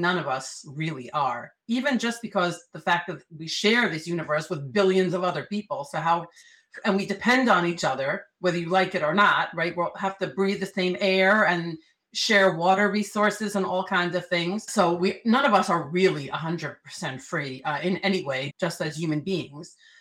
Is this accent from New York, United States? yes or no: yes; New York City, New York, United States; now in Israel; So that's who I am. That's what I do. I grew up in New York City. I'm Israeli for 32 years. I love it.